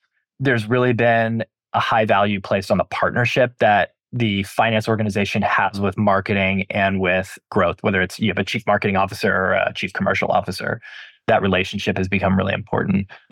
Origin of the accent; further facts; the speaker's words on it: Austin, Texas, United States; now in Santa Barbara, United States; So I live in Santa Barbara, California now, where Kate Farms is headquartered, but I grew up in Texas as well. I grew up in the Austin area.